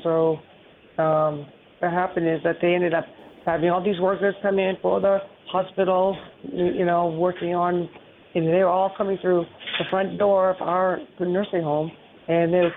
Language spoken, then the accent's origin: English; Maine, United States; now in New York, United States; Well, I'm originally from Maine, and I came to New York because I was thrown into a nursing home.